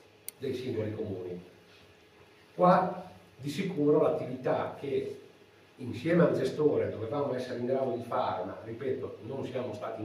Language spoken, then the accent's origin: Italian; Emilia-Romagna, Italy; avete sentito la mia cadenza, che non è tipica cadorina o ambezzana o bellunese. Io sono romagnolo